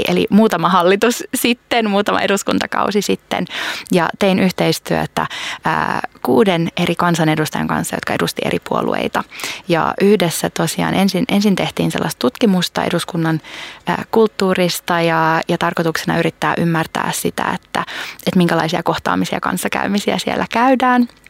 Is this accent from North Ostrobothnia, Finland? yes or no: no; Kotka, Kymenlaakso, Finland; olen Kotkasta kotoisin ja itse Kymenlaaksosta